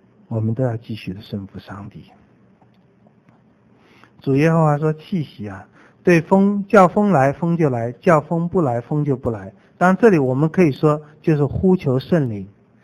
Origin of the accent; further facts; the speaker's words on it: China; 用我们中国人话，这是鬼啊